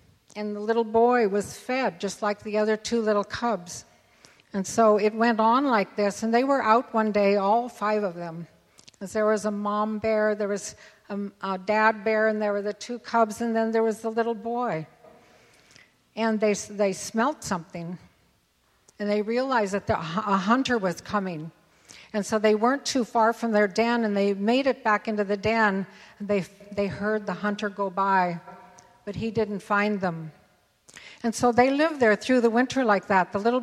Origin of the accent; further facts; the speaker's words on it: United States; because we as Indian people believe that we're all born with a pure spirit